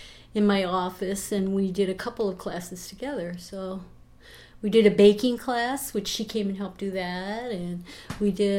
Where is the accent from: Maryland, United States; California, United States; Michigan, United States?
Michigan, United States; Grand Rapids; also born or lived in Lansing / Marshall; Well, I was born in Lansing, Michigan, and my family moved to Grand Rapids when I was very young, and that's a suburb in Michigan. It's a suburb city. And I lived there until high school, and then my family moved again to a small town in Michigan called Marshall.